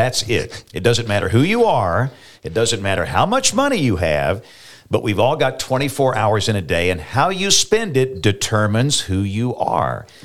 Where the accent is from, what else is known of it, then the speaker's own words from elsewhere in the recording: Greenville, Alabama, United States; also born or lived in Tuscaloosa; move to this nasty-sounding place called Tuscaloosa. And so as an older child, I grew up there, but I am from Greenville, and we'd go in and finish high school there.